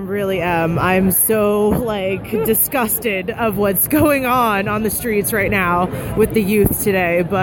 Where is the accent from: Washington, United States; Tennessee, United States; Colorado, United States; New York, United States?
New York, United States; Brooklyn; now in Staten Island, United States; I'm from Staten Island, but I am originally from Brooklyn, but I live in Staten Island.